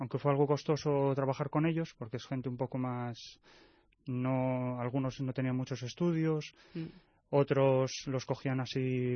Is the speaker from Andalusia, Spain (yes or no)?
no; Asturias, Spain; now in Galicia, Spain; Sí, yo soy de Asturias y mi mujer de León.